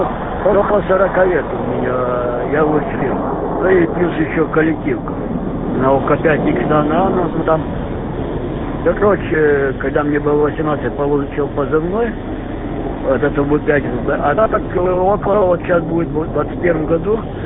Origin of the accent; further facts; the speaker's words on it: Zhytomyr, Zhytomyr Oblast, Ukraine; moved away; Сам Житомира я. С Украины.